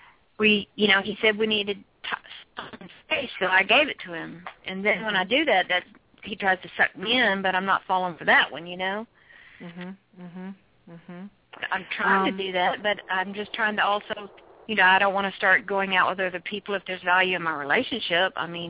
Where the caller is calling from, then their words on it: Houston, Texas, United States; Susan, I'm calling from Houston.